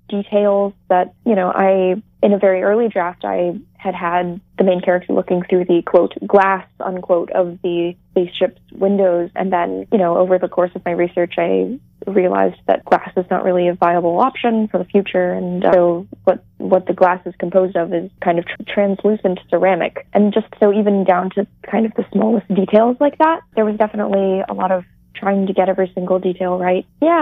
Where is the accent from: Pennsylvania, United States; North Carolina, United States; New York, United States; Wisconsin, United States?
North Carolina, United States; I was down in my hometown in North Carolina doing a series of school visits